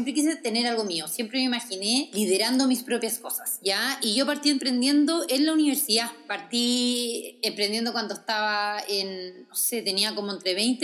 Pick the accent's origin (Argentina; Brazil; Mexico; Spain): Brazil; now in Chile; yo me crié en Brasil porque por trabajo mi papá me tuvo que ir para allá.